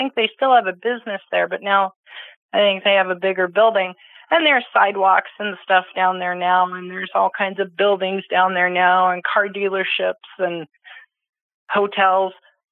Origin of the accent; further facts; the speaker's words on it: Eagle, Colorado, United States; also born or lived in Grand Junction; I was living in Grand Junction, and we were going to move back into the mountains as I grew up in Eagle. And I was moving back to Eagle from Grand Junction.